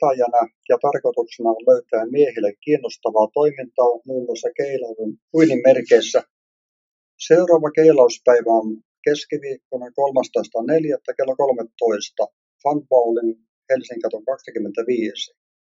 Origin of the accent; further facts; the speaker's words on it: Oulu, North Ostrobothnia, Finland; olen syntynyt Oulussa vuonna 1946 ja olen kahden lapsen isä ja kolmen lapsen vaari. Kävin koulun ja armeijan Oulussa.